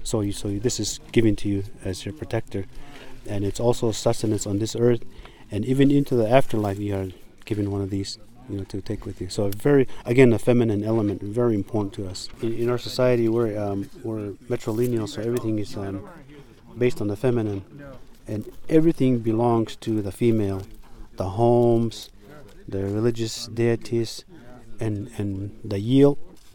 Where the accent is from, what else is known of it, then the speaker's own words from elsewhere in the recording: Second Mesa, Arizona, United States; I am from Second Mesa Hopi Reservation. My village is called Songupage.